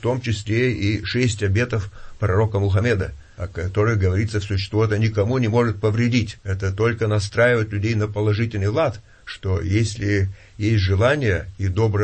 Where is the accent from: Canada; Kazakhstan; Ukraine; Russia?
Russia; Perm, Perm Krai; я родом из Перми, там у меня много знакомых